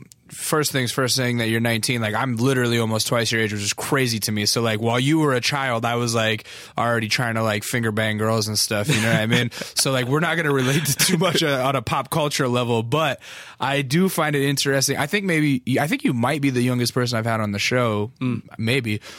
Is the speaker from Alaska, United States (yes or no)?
yes; Alaska, United States; accent: Southern; also born or lived in Texas; I was born in Texas because of the Air Force, and then we moved to Alaska because of the Air Force. And so when I moved to Alaska, I was like about five, and I had a thick, like Southern accent